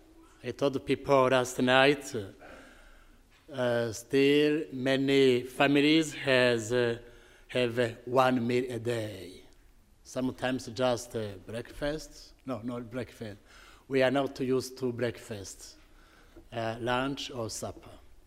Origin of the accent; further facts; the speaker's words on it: Burundi; And I am from Burundi, the very tiny country in the central east of Africa.